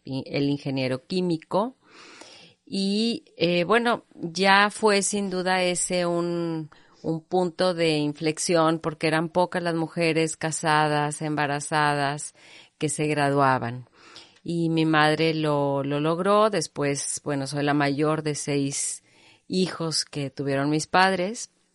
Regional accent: Monterrey, Nuevo León, Mexico; born there; yo nací en Monterrey, hija de un matrimonio joven

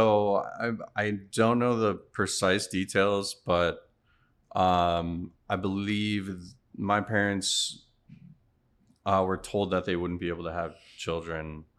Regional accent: Newburyport, Massachusetts, United States; also born or lived in West Palm Beach, United States; I grew up in Newburyport, Massachusetts. I was actually adopted at birth. Which is funny. I was born in West Palm Beach

